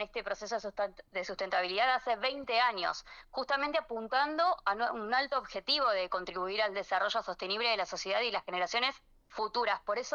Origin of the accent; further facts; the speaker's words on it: Pilar, Buenos Aires Province, Argentina; yo soy de Pilar